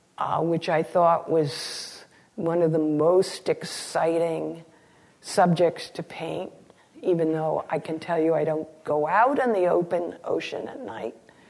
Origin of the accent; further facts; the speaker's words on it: New England, United States; I grew up in New England in a family that didn't go to Florida.